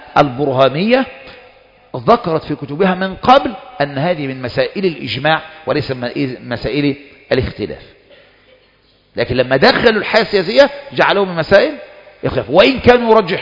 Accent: Egypt; كان عندنا في مصر كثير من هؤلاء يقولون

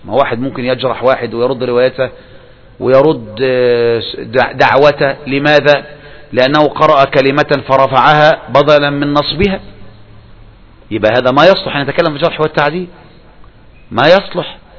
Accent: Saudi Arabia; في بلادنا المملكة العربية السعودية

